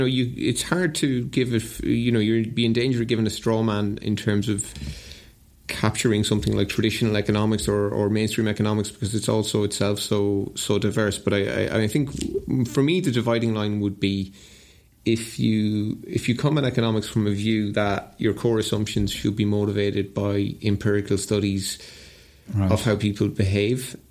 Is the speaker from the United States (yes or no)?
no; Ireland; I started off very interested in the psychology of recessions growing up in Ireland in the 80s.